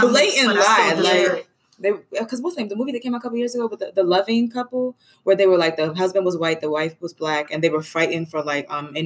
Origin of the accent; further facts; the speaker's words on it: Nigeria; People hit me with that before too, because I mean, I'm Nigerian.